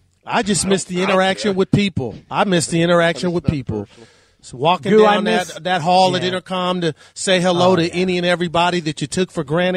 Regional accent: California, United States; Well, I'm from Cali.

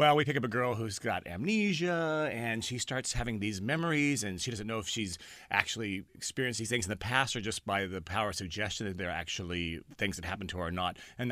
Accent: Palm Springs, California, United States; Well, I'm a hometown boy. I was born in L.A. County. I grew up in Palm Springs, California, and I went to UCLA here, so it is a thrill for me to be back.

